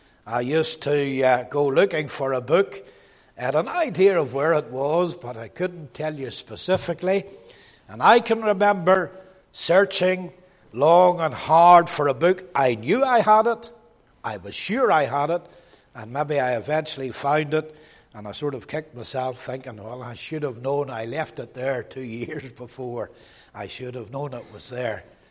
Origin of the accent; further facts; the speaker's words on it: Belfast, Northern Ireland, United Kingdom; I was born and brought up in the Shankill Road area in Belfast. I've been out of Belfast for a long time now, but part of my time in Belfast, I moved from the Shankill Road area to East Belfast.